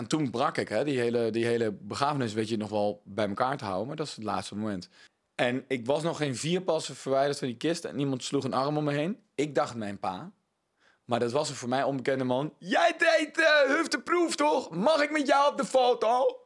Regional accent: Gelderland, Netherlands; Ik kwam uit Gelderland, niet uit Brabant.

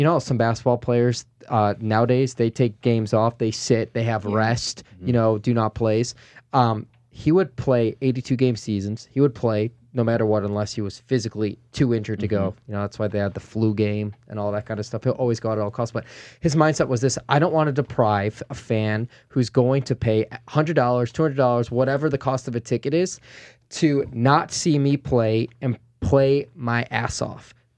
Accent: Chicago, Illinois, United States; I grew up in the Chicago area in the 90s

